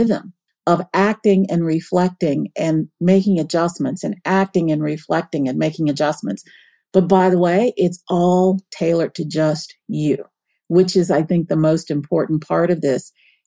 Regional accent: Meridian, Mississippi, United States; One is Meridian, Mississippi, which is my hometown. And my experience, my view, my life view is anchored, I say in the book, it's tethered to and forever will be tethered to that city.

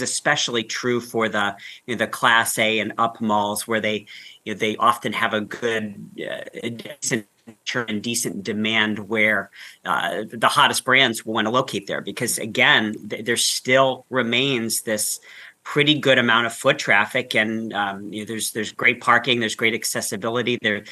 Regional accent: Ohio, United States; You know, I grew up in Northeast Ohio, and so the weather isn't always optimal for open air retail centers

